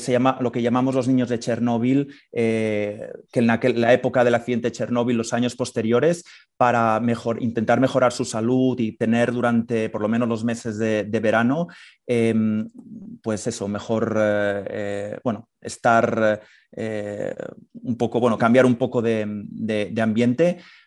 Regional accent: Spain; yo como occidental, como español

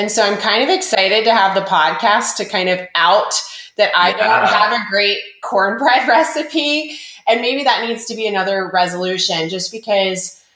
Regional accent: Southern United States, United States; maybe I should lose my title as a Southerner

